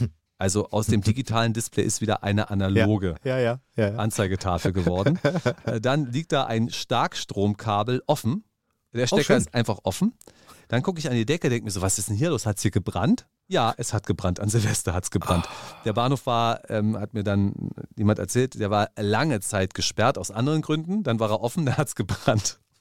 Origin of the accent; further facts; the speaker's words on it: Berlin, Germany; Also, ich musste über Friedrichstraße Richtung Norden fahren in meine alte Heimat nach Tegel.